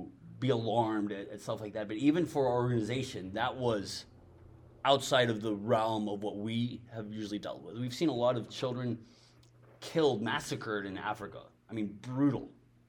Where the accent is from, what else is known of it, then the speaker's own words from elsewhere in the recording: Mexico; English is a second language; I'm Mexican, born and raised, still live in Mexico. English is my second language. I only lived in the States for a year out of my life. The rest of my life, I've lived in Mexico.